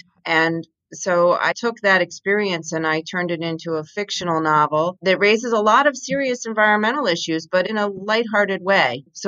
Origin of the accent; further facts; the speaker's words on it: Pennsylvania, United States; she wrote like a historical book about the area where I grew up in Pennsylvania.